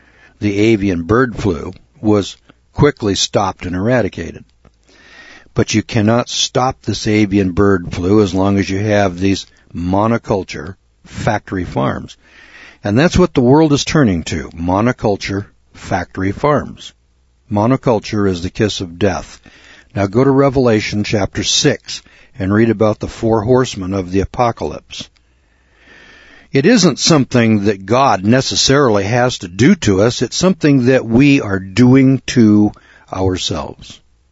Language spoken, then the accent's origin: English; California, United States; When I was a youngster in the Eel River Valley back